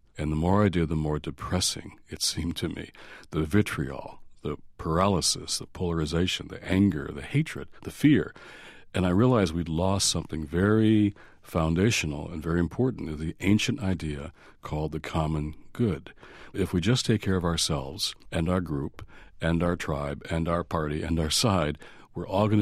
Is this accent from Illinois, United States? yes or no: no; Detroit, Michigan, United States; because I was really feeling Detroit, my hometown, racial polarization, division